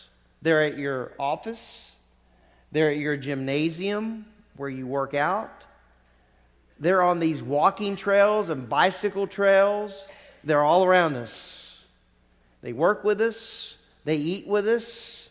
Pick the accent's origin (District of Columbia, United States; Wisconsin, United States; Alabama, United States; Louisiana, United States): Louisiana, United States; When I was growing up in Louisiana, I was saved at the age of 7.